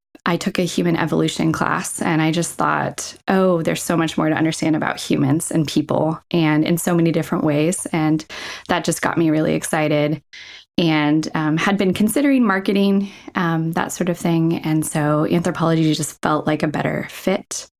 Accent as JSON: {"language": "English", "region": "Iowa", "country": "United States", "tie": "born or raised there", "said": "that I hadn't experienced growing up in Iowa"}